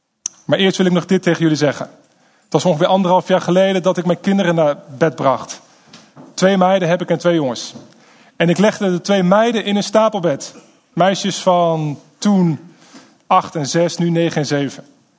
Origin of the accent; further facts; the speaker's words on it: The Hague, South Holland, Netherlands; Ik kom dus uit Den Haag. Ik woon daar met mijn vrouw en 4 kids. En in 2007 ben ik met mijn vrouw naar Den Haag gegaan